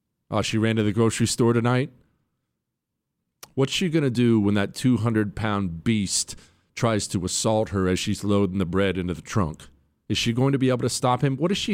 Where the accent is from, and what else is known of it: United States